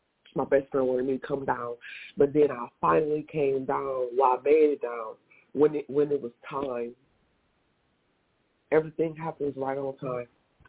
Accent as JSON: {"language": "English", "town": "Toledo", "region": "Ohio", "country": "United States", "moved": "as an adult", "lives_now": "Georgia, United States", "said": "And I'm also from Ohio, Toledo, Ohio, small town. But I reside in Georgia right now."}